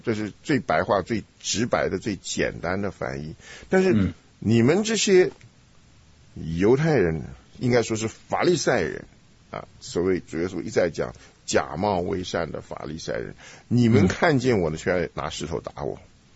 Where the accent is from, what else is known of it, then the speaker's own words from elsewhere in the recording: Taiwan; 像我们小时候在台湾